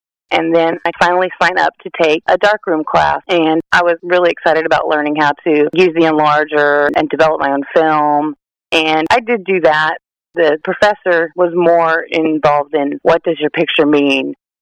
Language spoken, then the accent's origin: English; Kansas, United States; I grew up in Kansas.